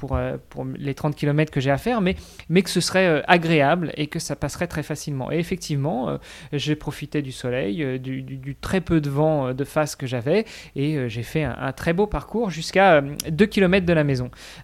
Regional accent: Normandy, France; Alors je me permets de critiquer les Normands, je suis normand moi-même.

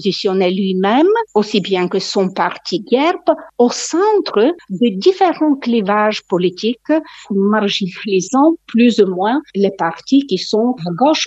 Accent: Bulgaria; French is a second language; parce que c'est une thème pour la Bulgarie, on est voisin de la Turquie.

